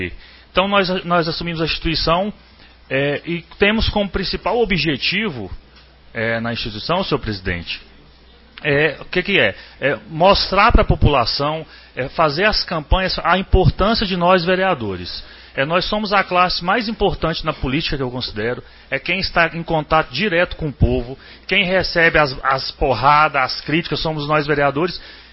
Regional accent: Ipameri, Goiás, Brazil; na minha cidade, que eu sou de Ipameri

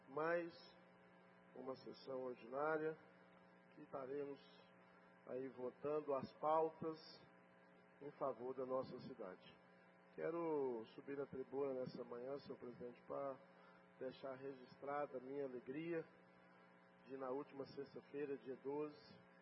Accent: Minas Gerais, Brazil; now in Anápolis, Brazil; Eu que sou mineiro, então me senti muito honrado

